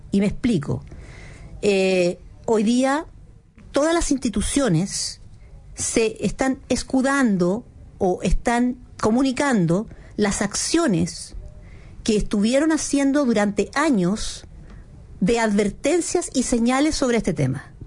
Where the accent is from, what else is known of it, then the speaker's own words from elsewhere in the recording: Chile; como chilenos podemos tener miles de desacuerdos